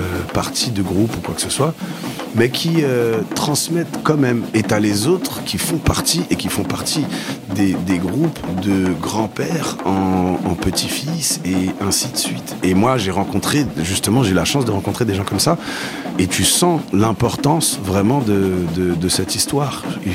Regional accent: Saint-Ouen, Île-de-France, France; C'est le groupe que j'écoutais chez moi quand j'étais petit à Saint-Ouen.

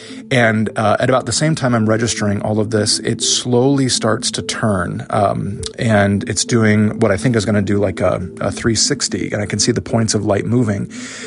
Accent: Iowa, United States; now in Erie, United States; I live in Erie, Pennsylvania, and I'm originally from Iowa

